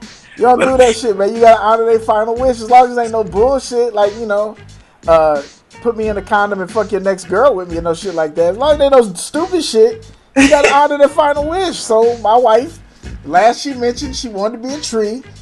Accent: Missouri, United States; I'm from the Midwest.

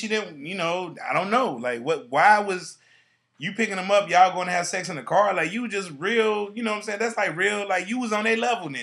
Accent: Texas, United States; I'm from Texas. Everybody in Texas got a gun.

